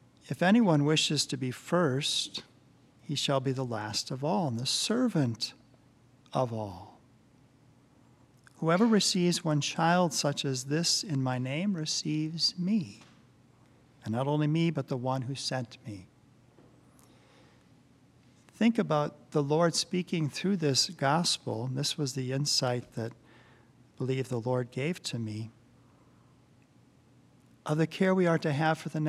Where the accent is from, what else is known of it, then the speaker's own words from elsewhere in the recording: Worthington, Iowa, United States; I remember growing up in Worthington, Iowa, St. Paul's Catholic Church there, and I can still picture in my mind the stained glass window of Jesus with the children